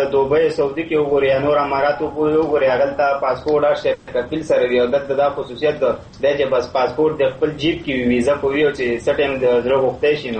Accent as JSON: {"language": "Pashto", "town": "Peshawar", "region": "Khyber Pakhtunkhwa", "country": "Pakistan", "lives_now": "Kuala Lumpur, Malaysia", "said": "زه جی پېښور یم."}